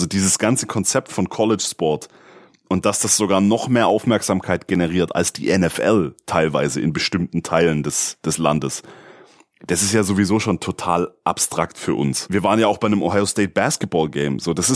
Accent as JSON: {"language": "German", "town": "Balingen", "region": "Baden-Württemberg", "country": "Germany", "said": "also ich komme hier aus Balingen"}